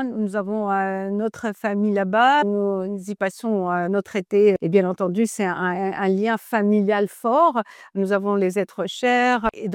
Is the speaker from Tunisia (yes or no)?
yes; Tunisia; J'ai vécu toute mon enfance, mon adolescence en Tunisie. J'étais à l'école donc, tunisienne, j'ai étudié en arabe. Donc c'est dans ce milieu arabo-musulman que j'ai grandi avec une très grande diversité